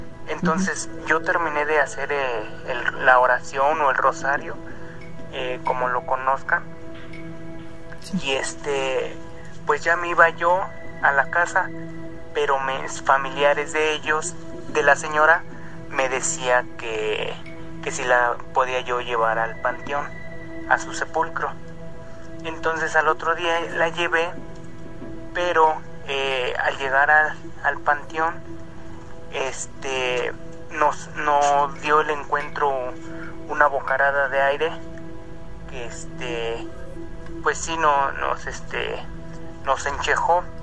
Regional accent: Puebla, Mexico; Soy del estado de Puebla.

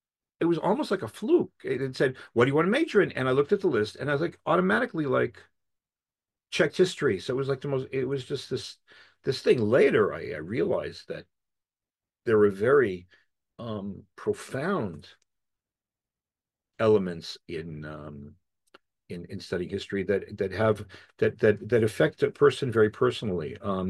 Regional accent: Boston, Massachusetts, United States; First of all, I grew up in Boston, and you can't really grow up in Boston without having a very strong sense of history

